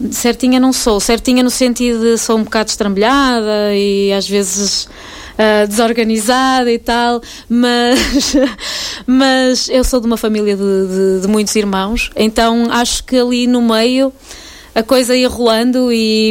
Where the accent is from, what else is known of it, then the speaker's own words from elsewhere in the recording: Barcelos, Braga, Portugal; eu nasci em Barcelos, em Roriz, na aldeia de Roriz, uma aldeia muito, muito bonita, com muito boa gente. E foi uma infância feliz